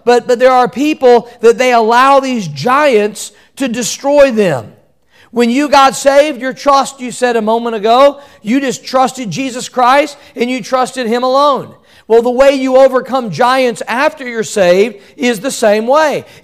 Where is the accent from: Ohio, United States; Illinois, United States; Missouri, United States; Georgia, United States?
Missouri, United States; When I grew up in Missouri, we had a lot of tornadoes, didn't we?